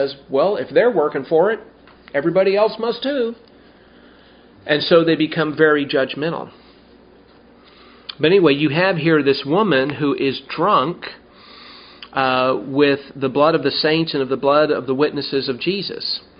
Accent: Nevada, United States; also born or lived in California; where I grew up in Nevada, you know, and California

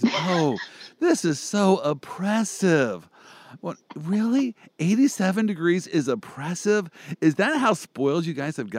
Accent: Kansas, United States; I'm from Kansas

